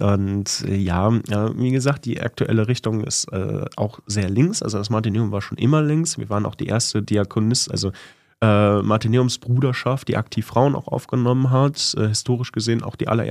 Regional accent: Hamm, North Rhine-Westphalia, Germany; Ich bin seit meiner Konfirmation 2012 ehrenamtlich aktiv in meiner Heimatgemeinde. Ich komme ursprünglich aus der Stadt Hamm her

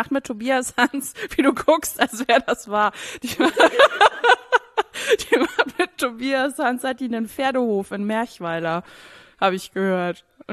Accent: Saarland, Germany; ich komme ja aus dem Saarland, das ist ja eigentlich Frankreich

